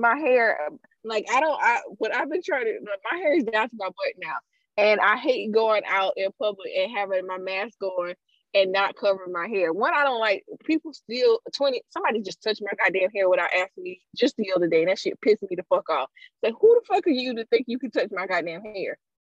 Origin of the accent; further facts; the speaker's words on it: Candace, South Carolina, United States; Okay, I'm from Candace, South Carolina. that's what we do.